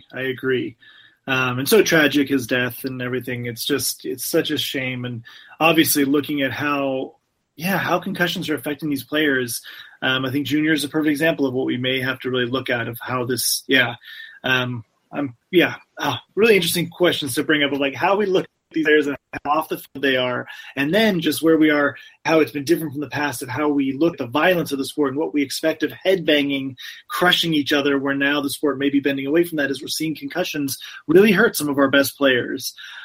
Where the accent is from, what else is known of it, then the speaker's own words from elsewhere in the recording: California, United States; But growing up in the Bay Area, Tim Brown was a household name before Jerry Rice even.